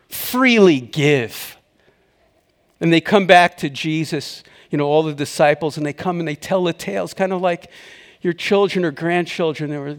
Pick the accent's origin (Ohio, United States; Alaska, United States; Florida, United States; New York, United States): New York, United States; Queens; I'm from Queens, New York. That means destroy.